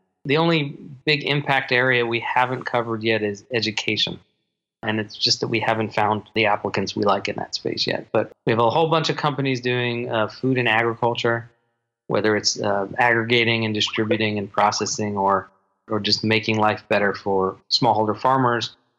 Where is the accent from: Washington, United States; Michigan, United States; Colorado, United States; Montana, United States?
Washington, United States; Bainbridge Island; I wound up discovering this business school that's based on my hometown. I live on Bainbridge Island outside of Washington.